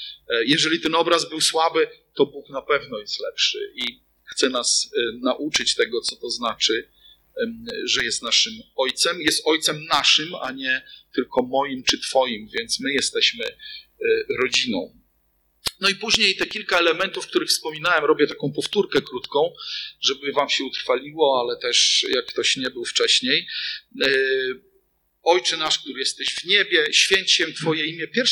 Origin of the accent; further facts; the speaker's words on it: Ełk, Warmian-Masurian Voivodeship, Poland; ja jestem z Ełku i pamiętam, że jak było o stopień więcej niż na podwórku w kaplicy, to już było dobrze